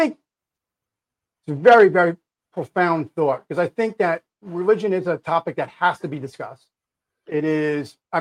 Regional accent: New Jersey, United States; I told people I was an altar boy, I'm from Jersey. I thought everybody was Catholic in Jersey.

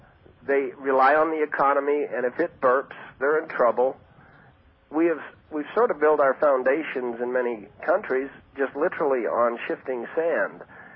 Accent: Germany; I mean, I'm from Germany.

